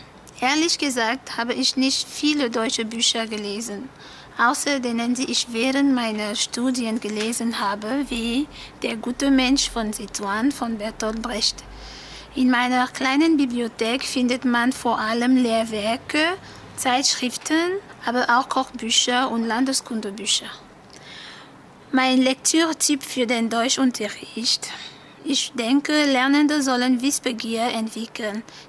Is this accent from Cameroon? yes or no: yes; Cameroon